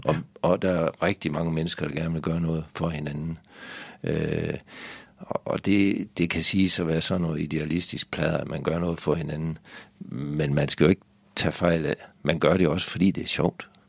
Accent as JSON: {"language": "Danish", "town": "Svendstrup", "region": "North Denmark Region", "country": "Denmark", "tie": "born or raised there", "said": "Vi havde en gammel stiv vogn derhjemme i Svendstrup."}